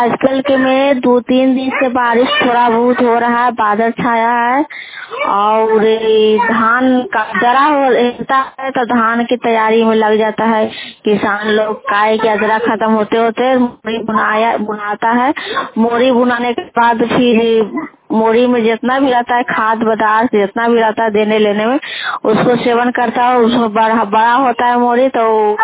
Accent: Bagodar, Jharkhand, India; मैं प्रखंड से हूँ, पंचायत बगोदर है, गांव प्रमुख है

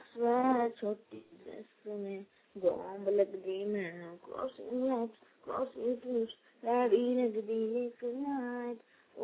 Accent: Dumka, Jharkhand, India; मैं दुमका का रहने वाला हूँ.

